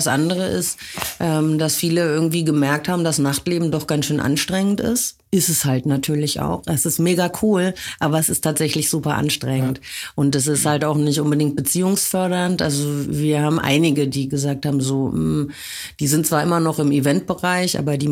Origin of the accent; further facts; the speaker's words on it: West Germany, Germany; Ich komme aus einer Kleinstadt aus Westdeutschland.